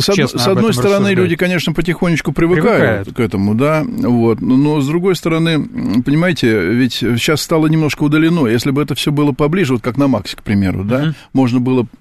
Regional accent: Moscow, Russia; А я помню свое детство тоже в Тушине.

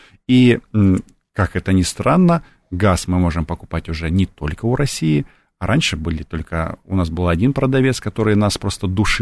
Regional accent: Kyiv, Ukraine; first language ru; я русскоязычный из Киева

